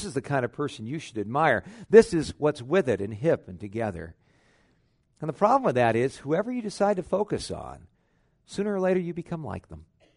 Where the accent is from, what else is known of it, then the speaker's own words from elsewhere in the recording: California, United States; We grew up in Southern California, so we rooted for the LA Dodgers.